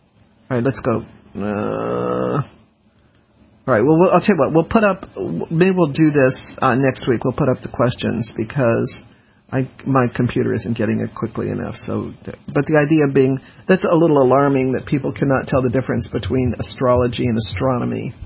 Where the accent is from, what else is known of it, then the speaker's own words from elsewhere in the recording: Denver, Colorado, United States; I knew that because I grew up in Denver.